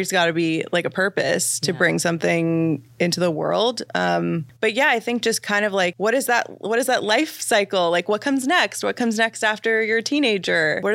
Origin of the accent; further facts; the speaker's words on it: Midwest, United States; And I'm originally from the Midwest.